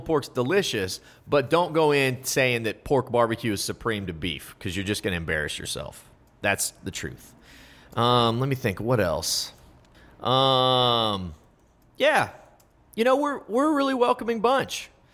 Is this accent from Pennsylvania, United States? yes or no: no; Texas, United States; It would be pretty fun to do a spinoff in North Carolina, but I'm not from North Carolina. Do you think it would work? See, I've always said, like, one of the reasons it works, I'm a Texan talking about Texas.